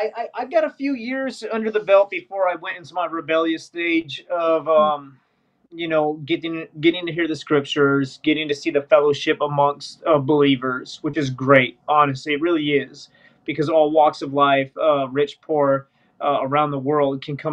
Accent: Bradenton, Florida, United States; born there; I was born in Bradenton, Florida.

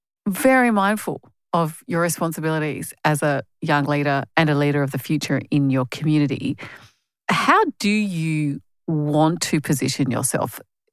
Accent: Australia; or in my experience of being an Australian 20-year-old woman, it sounds like it involves a lot of wine.

